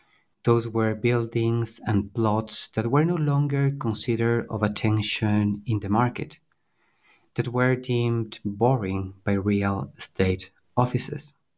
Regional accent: Quito, Pichincha, Ecuador; I was born and raised in Quito. It is where I did my degree in architecture at Universidad San Francisco de Quito, where I now teach history and theory of architecture as an assistant professor.

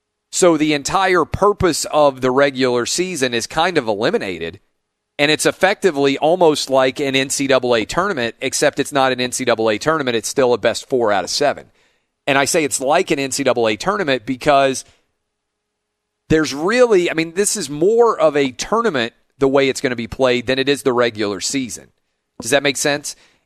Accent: Tennessee, United States; Dollywood is going to be opening here soon in Tennessee, my home state.

